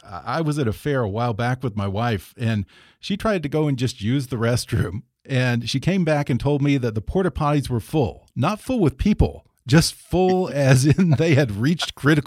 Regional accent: Texas, United States; now in California, United States; I'm originally from South Texas, and now I'm in California

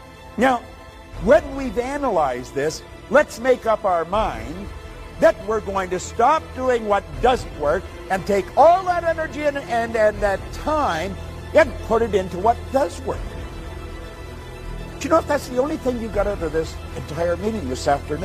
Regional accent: Ontario, Canada; I was raised in Northern Ontario.

